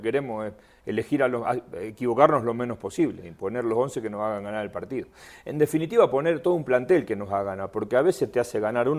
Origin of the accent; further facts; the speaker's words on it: Argentina; now in Mexico; no sé si por como argentino